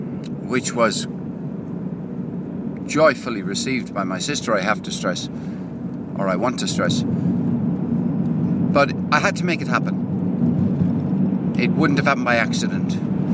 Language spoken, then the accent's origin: English; Limerick, Munster, Ireland; born there; now in Cork, Ireland; I'm on the road to Limerick from Cork. I live in Cork. I was born in Limerick. So today is a homecoming.